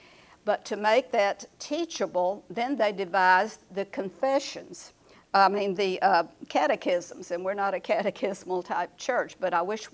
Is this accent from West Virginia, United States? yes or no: no; Texas, United States; also born or lived in Houston; now in Nacogdoches, United States; Roger and I grew up in East Texas. We went to Sam Houston, forgive us please. We moved to Houston and he worked 35 years for NASA and then we retired when he was 55 and moved to Nacogdoches.